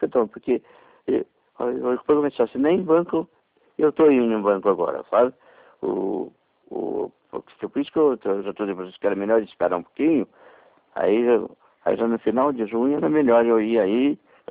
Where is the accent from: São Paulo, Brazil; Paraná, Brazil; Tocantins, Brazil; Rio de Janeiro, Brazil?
Paraná, Brazil; Curitiba; É porque eu sou de Curitiba.